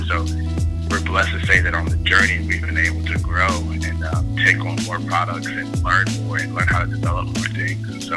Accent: Indiana, United States; So, of course … I grew up in the Midwest, South in Indiana, on the west side of town.

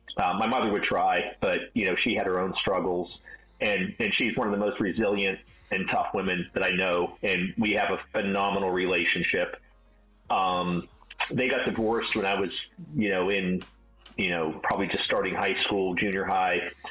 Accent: Pittsburgh, Pennsylvania, United States; So I grew up in Pittsburgh. I grew up in Aetna in the, you know, 70s, 80s, to a young parents.

